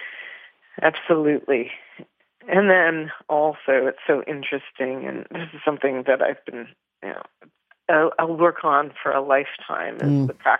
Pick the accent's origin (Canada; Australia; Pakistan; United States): Canada; Toronto, Ontario; Again, from my beginnings, growing up in Toronto, there was more of a celebration as seeing different roots as a cultural mosaic as opposed to a melting pot.